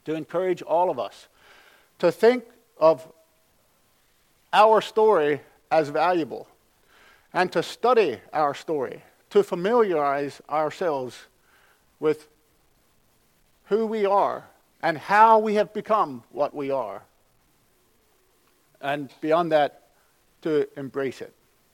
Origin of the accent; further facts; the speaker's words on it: Pennsylvania, United States; because I am from Pennsylvania, and because I am from Lancaster County, and the fact that I am a pastor, and the fact that I am a pastor from Weavertown Amish Mennonite Church